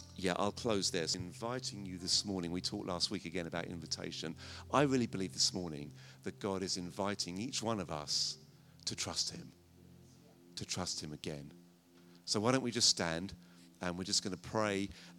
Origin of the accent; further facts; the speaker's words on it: Brentford, London, United Kingdom; in that area in Brentford. It's my hometown.